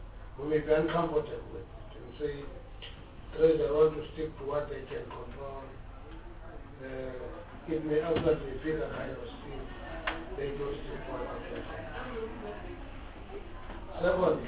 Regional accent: South Africa; I grew up in the Bantustan.

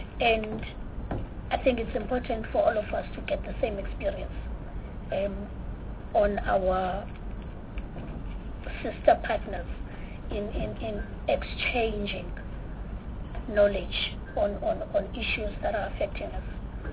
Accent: Nyanga, Western Cape, South Africa; I was born and raised in Nyanga. The number one murder capital.

